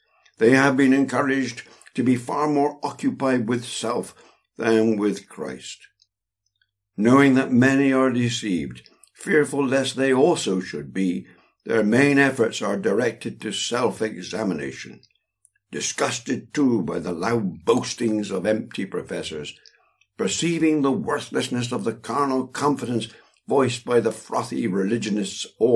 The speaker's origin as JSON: {"language": "English", "region": "England", "country": "United Kingdom", "said": "Speaking as an Englishman, centuries of Puritan teaching have penetrated me to such an extent that it is in my genes and DNA."}